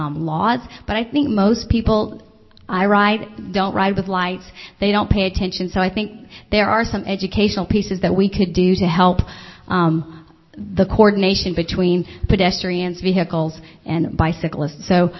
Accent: Alabama, United States; now in Pacific Northwest, United States; I'm originally from Alabama, so seeing people bike in the winter when I first moved here was quite a shock. But now that I feel like I've really become a Pacific Northwesterner

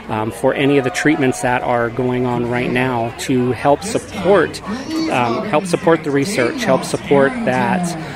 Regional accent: Lewiston, United States; I'm from Lewiston, and I'm here with the American Cancer Society Cancer Action Network.

